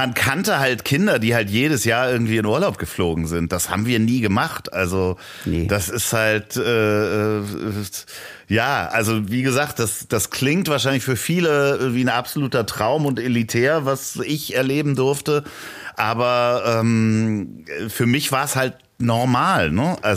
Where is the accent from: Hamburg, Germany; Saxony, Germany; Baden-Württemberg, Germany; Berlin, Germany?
Hamburg, Germany; wo ich hier aufgewachsen bin in Hamburg